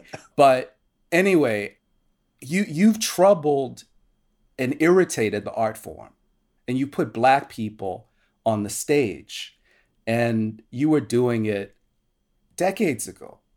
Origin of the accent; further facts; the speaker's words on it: New Orleans, Louisiana, United States; From my mother and from just growing up in New Orleans, because, you know, I don't know, there's something in the water, there's something in the air.